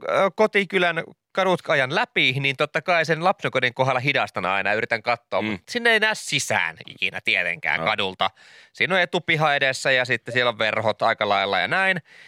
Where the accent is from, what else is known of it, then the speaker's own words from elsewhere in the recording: Kirkkonummi, Uusimaa, Finland; Ja renkaanvaihtopiste sattuu olemaan käytännössä mun kotikylässä, mistä on kotosin. Tuolla niinku Kantviikin suunnalla Kirkkonummella.